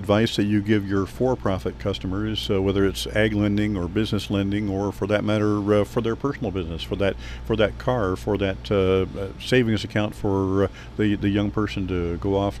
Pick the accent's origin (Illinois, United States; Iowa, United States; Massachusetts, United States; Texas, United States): Illinois, United States; Of course, I grew up in Illinois, where detasseling corn in the hot months of July and August was done too.